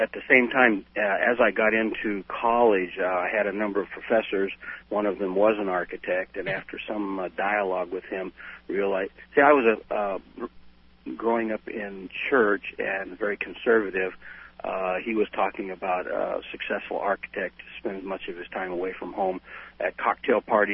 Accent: Riverside, California, United States; I was raised by a single-parent mother, my half-brother and I, and a sister, and raised by a single parent with not too much education. I was raised on the kind of a poor side of town.

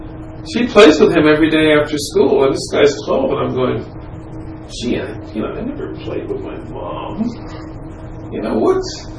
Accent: California, United States; also born or lived in Detroit; I was a middle class kid coming out of Detroit, growing up in California. Important that I grew up in California

